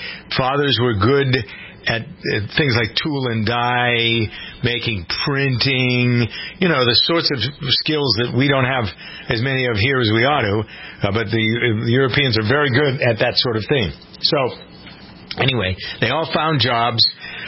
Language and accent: English; Framingham, Massachusetts, United States; Speaking of my hometown of Framingham, next to Framingham is a smaller town called Natick.